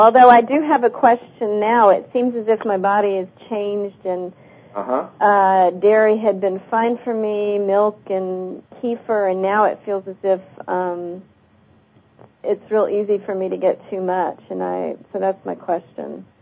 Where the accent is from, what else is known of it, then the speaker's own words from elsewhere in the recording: Atlanta, Georgia, United States; Yes. I'm from Atlanta.